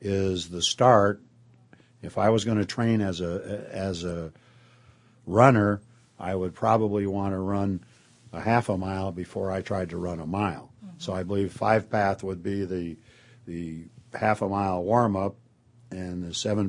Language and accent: English; Pasadena, California, United States; I come from Pasadena, California.